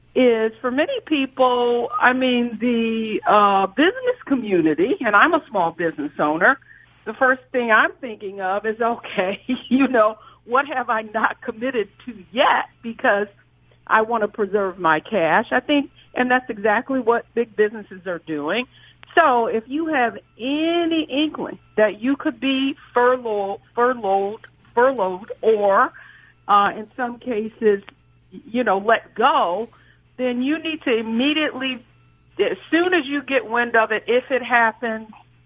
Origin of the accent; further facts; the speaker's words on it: Detroit, Michigan, United States; I'm from Detroit, GM, Ford, Chrysler, Fiat